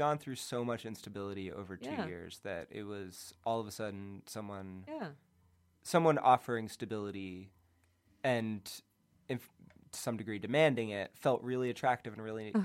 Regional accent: Massachusetts, United States; I grew up outside of Boston.

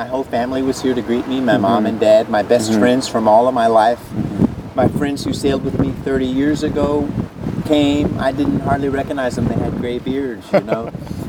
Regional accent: North Carolina, United States; No, I was there in the summertime, and I grew up surfing in North Carolina.

